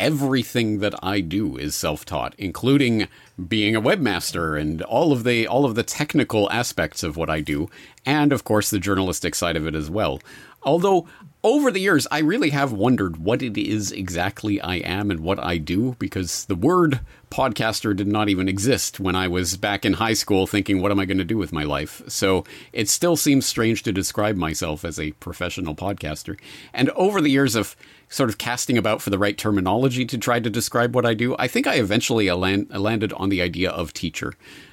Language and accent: English; Canada; but obviously growing up in Canada, I hadn't been exposed to his documentaries before.